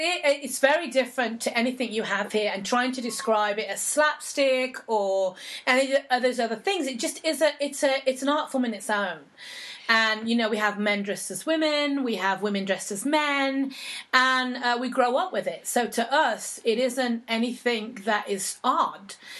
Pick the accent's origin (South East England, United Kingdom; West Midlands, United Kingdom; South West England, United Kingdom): West Midlands, United Kingdom; Birmingham; also born or lived in Scotland; Birmingham is where I actually grew up. I was born in Scotland, but I grew up in Birmingham.